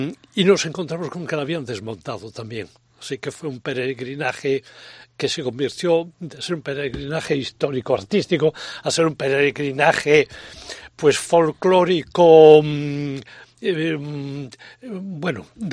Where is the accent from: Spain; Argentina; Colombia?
Spain; Ferrol, Galicia; yo soy de Ferrol, y en Ferrol he pasado infancia y he ejercido como magistrado muchos años